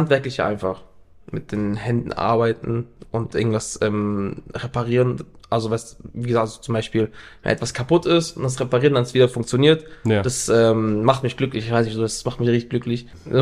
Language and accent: German; Freiburg, Baden-Württemberg, Germany; born there; ich bin hier in Freiburg geboren